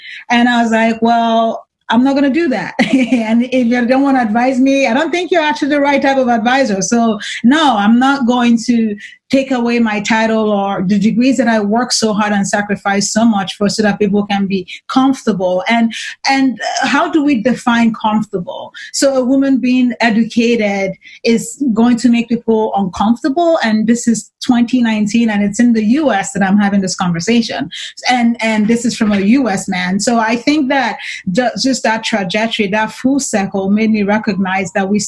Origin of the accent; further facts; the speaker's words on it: Nigeria; born there; I was born in Nigeria, as you mentioned, and I had this vision about who I wanted to be by the time I was 6 or 7.